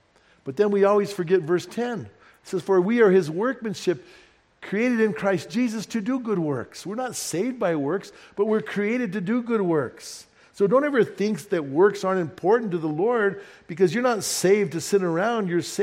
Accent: Bernalillo, New Mexico, United States; And I grew up in Bernalillo, so I would ride up and down the valley.

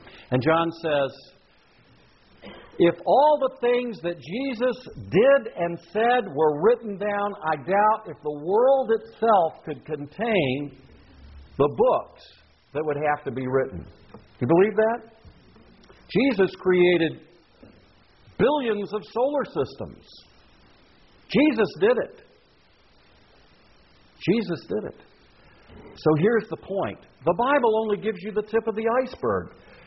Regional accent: South Carolina, United States; now in Louisiana, United States; Now, I wasn't raised in Louisiana. I was raised in South Carolina, but I've lived here for 32 years.

